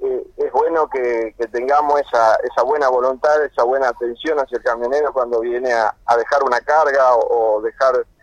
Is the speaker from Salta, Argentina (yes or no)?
yes; Tartagal, Salta, Argentina; hoy en día salí de mi pueblo Tartagal, Salta, y estoy hace 4 años en una firma como espiadro